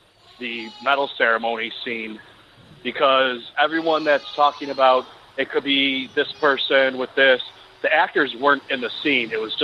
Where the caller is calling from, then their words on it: Brooklyn, New York, United States; calling from Brooklyn.